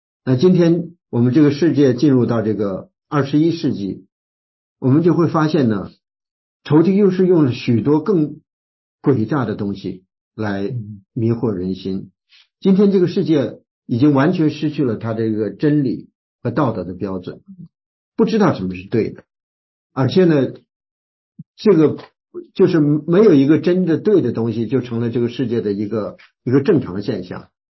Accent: China; 我们中间很多是从这个中国大陆来的弟兄姐妹，那从中国大陆来，就说以前几十年以前所面临的一个最大的难处就是

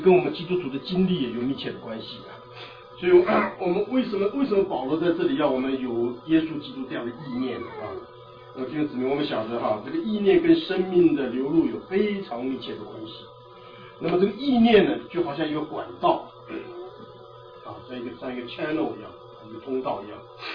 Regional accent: China; 在我们中国人呢，我喜欢用这么一句话啊

